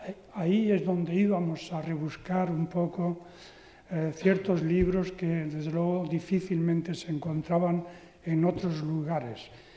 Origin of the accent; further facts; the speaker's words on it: Toledo, Castilla-La Mancha, Spain; moved away; yo tuve la fortuna de nacer aquí en Toledo, pero la guerra civil obligó, como a tantas otras familias, a buscar acomodo en otros lugares. Mi familia finalmente buscaron el acomodo en Madrid y, bueno, ahí me llevaron a mí, claro.